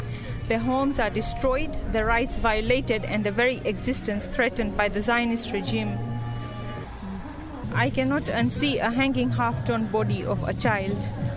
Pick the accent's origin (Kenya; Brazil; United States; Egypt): Kenya; Mombasa, Mombasa County; and I'm from Kenya and Palestine, Mombasa.